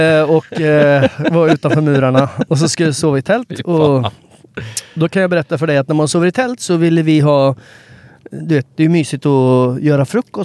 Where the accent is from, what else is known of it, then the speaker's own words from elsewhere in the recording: Linköping, Östergötland, Sweden; Linköping, det är där jag växte upp.